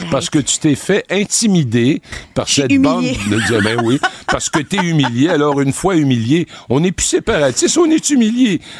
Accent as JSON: {"language": "French", "town": "Rimouski", "region": "Quebec", "country": "Canada", "tie": "born or raised there", "said": "Quand j'ai grandi à Rimouski, pour des raisons géographiques essentiellement, on n'avait aucune radio anglophone. On avait beau tourner, là, il n'y en avait pas. Puis il n'y avait pas de télé anglophone non plus, parce qu'il y avait juste un poste, c'était le poste de la région."}